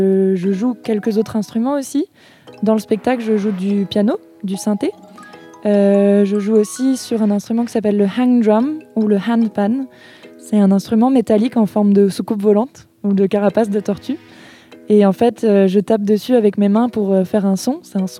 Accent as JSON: {"language": "French", "town": "Rennes", "region": "Brittany", "country": "France", "said": "Je viens de Rennes, en Bretagne, et je suis musicienne."}